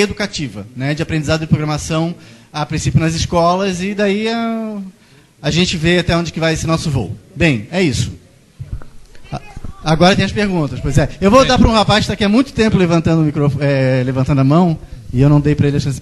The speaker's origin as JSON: {"language": "Portuguese", "town": "Florianópolis", "region": "Santa Catarina", "country": "Brazil", "moved": "yes", "said": "Ó, eu não sou carioca, eu sou de Florianópolis, lá fala-se muito rápido, embora eu esteja aqui há 15 anos"}